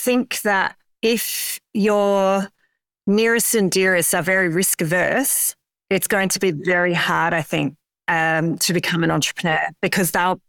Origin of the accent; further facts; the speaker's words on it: Elizabeth, South Australia, Australia; No, I only moved to the Adelaide Hills when I was about 18, and I was actually born and bred in Elizabeth. And Elizabeth is quite a low socioeconomic area of Adelaide.